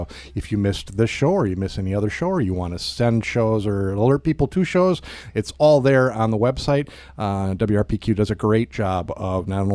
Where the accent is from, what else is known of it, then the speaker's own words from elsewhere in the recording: Wisconsin, United States; I grew up in Milwaukee County, but boy, I'm a Sauk County guy at heart